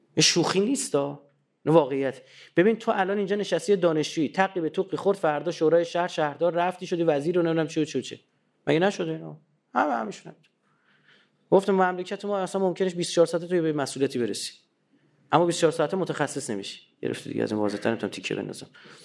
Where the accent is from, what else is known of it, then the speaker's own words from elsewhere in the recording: Iran; به من گفتن بچه کجایی؟ نمیگفتم، بودم بچه ایرانم.